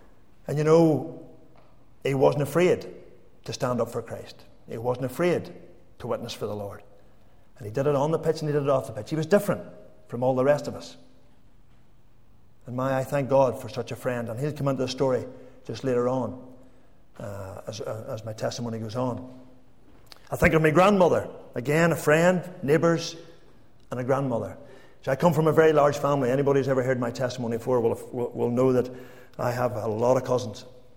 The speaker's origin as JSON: {"language": "English", "region": "Northern Ireland", "country": "United Kingdom", "tie": "born or raised there", "said": "when I think about the young lads that I grew up with in Makara, some of you will know, very small town, bigger now than it was whenever I was growing up in the 60s and 70s."}